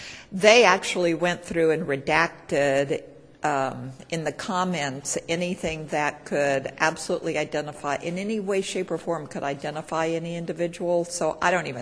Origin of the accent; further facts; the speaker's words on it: United States; I do have to say that, as an American, I was very struck by the high scores in diversity.